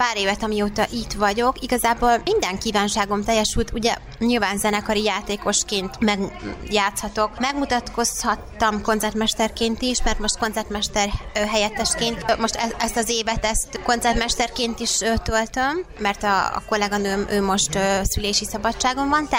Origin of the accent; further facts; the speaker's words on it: Cegléd, Pest, Hungary; És akkor én ugye zeneiskolába kezdtem, Cegléden, alföldi lány vagyok, úgyhogy Cegléden.